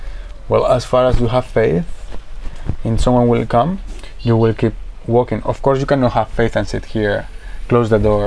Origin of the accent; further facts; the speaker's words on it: Madrid, Community of Madrid, Spain; English is a second language; For example, I'm coming from Madrid. So Madrid's a big city.